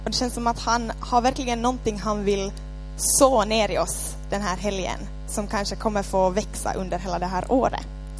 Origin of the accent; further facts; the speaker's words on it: Kuni, Ostrobothnia, Finland; så måste jag säga att jag är från Kuni. Och grejen är den att jag studerade flera år i Vasa. Och så blev det röstning här nyligen. Och så märkte jag att, ups, jag är fortfarande skriven i Korsholm.